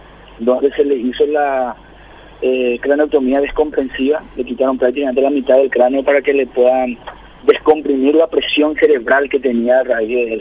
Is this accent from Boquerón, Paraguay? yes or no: yes; Loma Plata, Boquerón, Paraguay; Nosotros somos oriundos del Chaco, zona Loma Plata específicamente